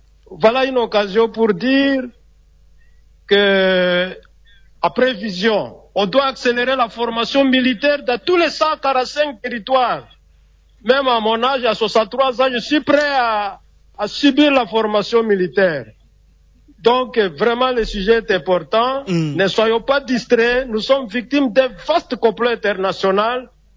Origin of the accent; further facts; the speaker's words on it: Aru, Ituri, DR Congo; Je suis de Haru.